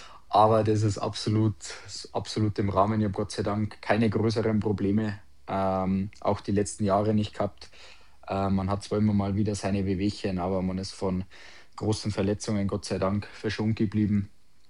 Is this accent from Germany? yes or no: yes; Geisenhausen, Bavaria, Germany; also born or lived in Landshut; ich bin genau 98 geboren in Landshut, aber mein Heimatort ist ein bisschen außerhalb von Landshut, das ist Geisenhausen, circa 20 Minuten weg.